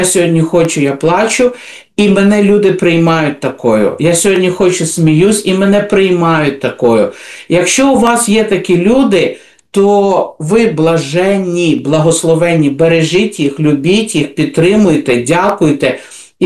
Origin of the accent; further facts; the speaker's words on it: Kyiv, Ukraine; Окей, я з Києва, у мене все добре.